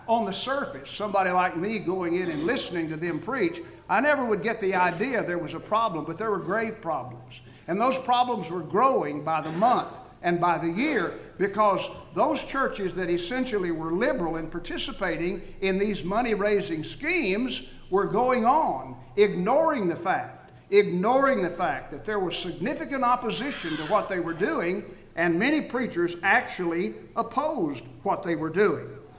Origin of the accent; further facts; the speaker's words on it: Fort Worth, Texas, United States; During the 1950s, I was growing up in Fort Worth.